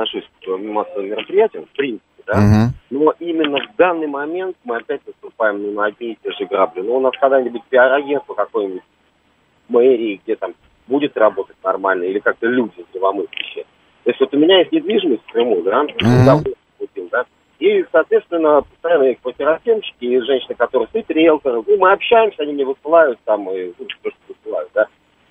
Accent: Moscow, Russia; я сам москвич

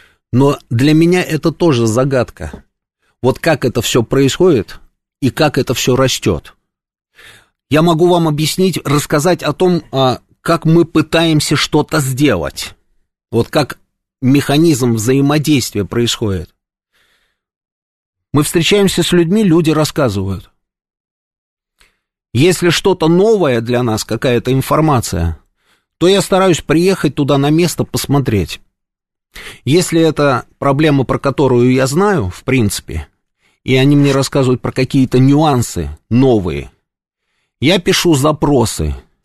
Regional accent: Transnistria, Moldova; Я из Приднестровья

